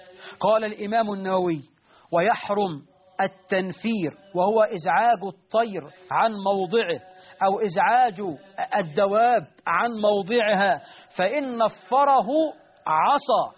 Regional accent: Egypt

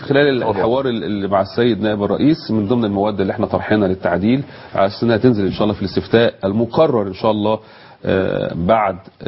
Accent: Egypt; للاسف نحن كمصريين نحترف جلد الذات

